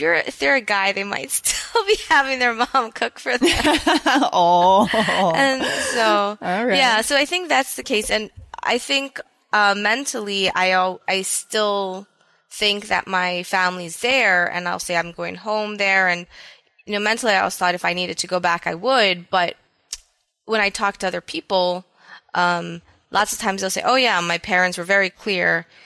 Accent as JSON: {"language": "English", "region": "Hawaii", "country": "United States", "tie": "born or raised there", "said": "I grew up on Oahu. It's Oahu."}